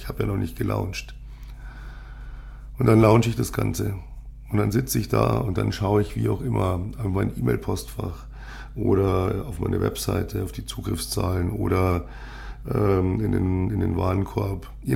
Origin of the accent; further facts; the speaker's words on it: Munich, Bavaria, Germany; born there; ich darf das sagen, ich bin ja gebürtiger Münchner.